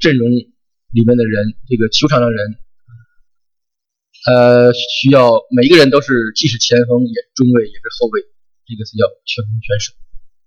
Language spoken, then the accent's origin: Chinese; China; 我们中国人喜欢足球